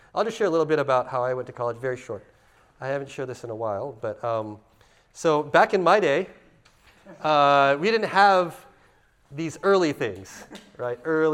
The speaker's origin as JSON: {"language": "English", "region": "California", "country": "United States", "said": "I'm from California."}